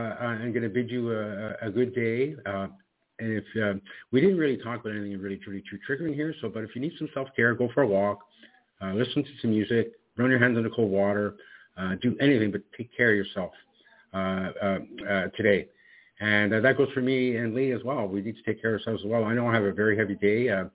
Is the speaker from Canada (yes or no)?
yes; Ontario, Canada; also born or lived in Halifax; So growing up in Northern Ontario, my winters were not like that.